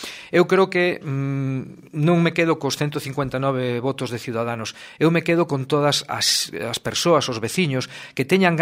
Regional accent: Negreira, Galicia, Spain; born there; Gústame Negreira, nacín en Negreira e quero quedar en Negreira.

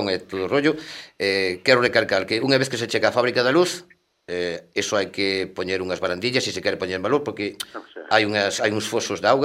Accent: Benvibre, Galicia, Spain; eu son de Benvibre

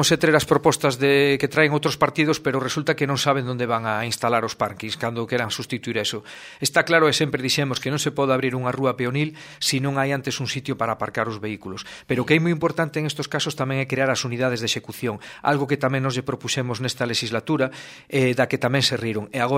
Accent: Negreira, Galicia, Spain; born there; Gústame Negreira, nacín en Negreira e quero quedar en Negreira.

